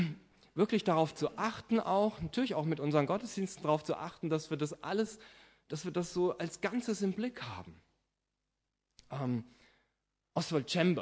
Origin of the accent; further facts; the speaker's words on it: Butzbach, Hesse, Germany; Wilhelm Feller war lange Gefängnispfarrer gewesen in meiner Heimatstadt in Butzbach.